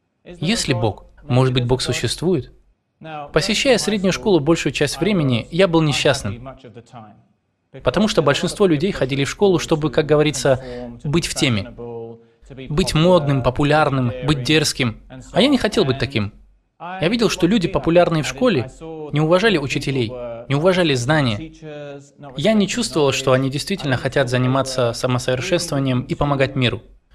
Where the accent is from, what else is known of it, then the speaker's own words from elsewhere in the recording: United Kingdom; я из Британии. Я воспитывался в нерелигиозной светской семье.